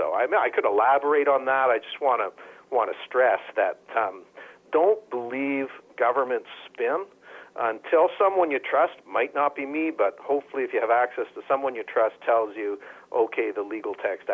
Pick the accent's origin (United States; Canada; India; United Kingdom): Canada; It's striking to me as a Canadian.